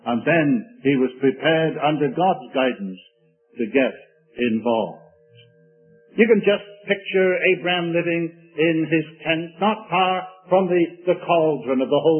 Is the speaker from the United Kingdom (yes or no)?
yes; Wales, United Kingdom; When I was a young boy, I was growing up in South Wales in Britain. It was during the Second World War.